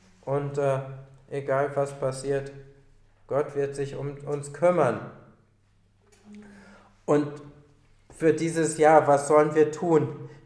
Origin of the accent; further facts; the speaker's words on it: North Rhine-Westphalia, Germany; ich komme aus dem Kölner Raum